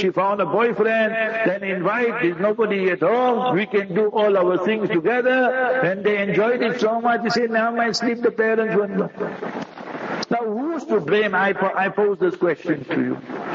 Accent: Heidelberg, Gauteng, South Africa; there was one Maulana came to Heidelberg, my hometown, and he gave one nice example.

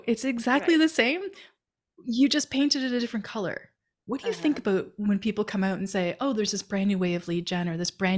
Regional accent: Canada; I'm a Canadian.

